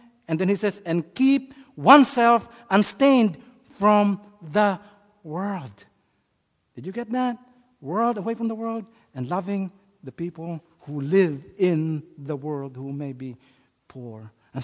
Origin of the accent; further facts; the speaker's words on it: Philippines; I grew up that way in the Philippines, actually.